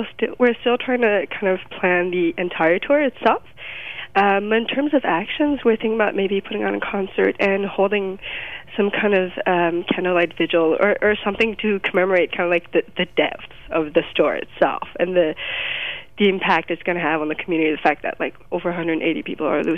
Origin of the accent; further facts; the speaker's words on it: Jonquière, Quebec, Canada; English is a second language; Yeah, my hometown is definitely one of the towns with the highest, not necessarily unemployment, amid chômage. Shoot, what's that term in English?